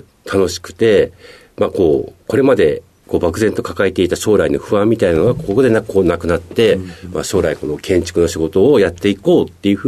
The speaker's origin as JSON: {"language": "Japanese", "town": "Obihiro", "region": "Hokkaido", "country": "Japan", "said": "北海道の帯広市となります。"}